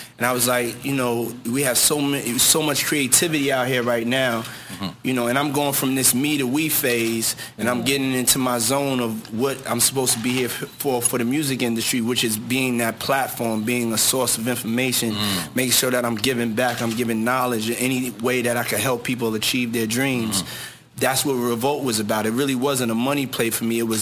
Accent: New York, United States; And I was from New York.

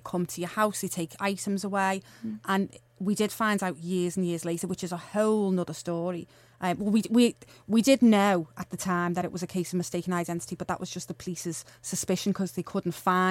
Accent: Blundell Sands, North West England, United Kingdom; we do come from, like, quite a nice area. Like, people are surprised when I say I'm originally from Blundell Sands.

